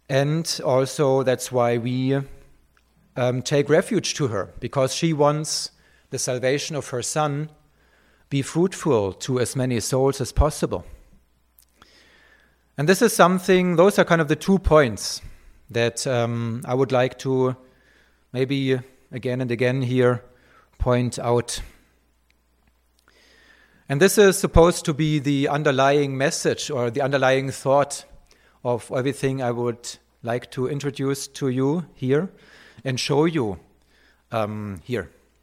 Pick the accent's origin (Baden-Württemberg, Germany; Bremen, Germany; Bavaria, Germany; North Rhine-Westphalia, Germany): Bavaria, Germany; Bavaria, not only because I come from Bavaria